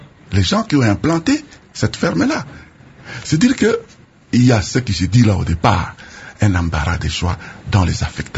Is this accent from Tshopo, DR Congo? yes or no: yes; Tshopo, DR Congo; à Kisangani, Wanyalukula chez moi, à la Tchopo, à Isangui et partout.